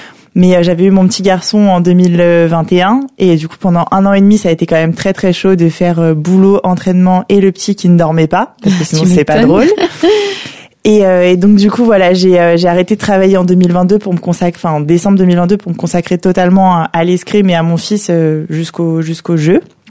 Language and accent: French; Lyon, Auvergne-Rhône-Alpes, France; Alors, j'ai 31 ans, comme tu l'as si bien dit. Je suis lyonnaise et je suis au club d'escrime de Saint-Gratien du coup depuis 2016, depuis après les Jeux de Rio auxquels j'ai participé. Je suis arrivée en région parisienne à 18